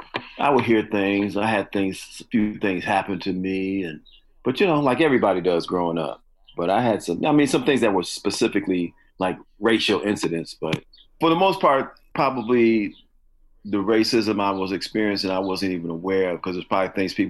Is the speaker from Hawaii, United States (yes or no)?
no; Chicago, Illinois, United States; I grew up in Chicago, and then the south suburbs, and then back in Chicago.